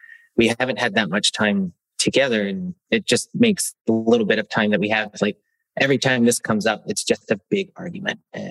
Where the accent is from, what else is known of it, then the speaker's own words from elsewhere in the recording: Kentucky, United States; because I come from Kentucky and it's not the best place to be for anyone who's different